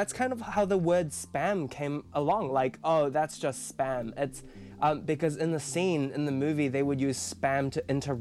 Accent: Fiji; born there; so because I was born in Fiji, so PI, Pacific Island, really readily available, very popular.

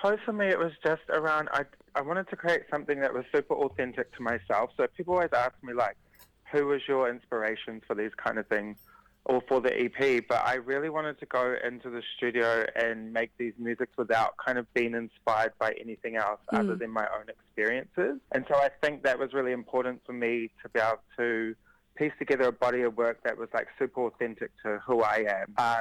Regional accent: Whanganui, Manawatū-Whanganui, New Zealand; this whole body of work was made in Whanganui, which is my hometown, which is really special to me.

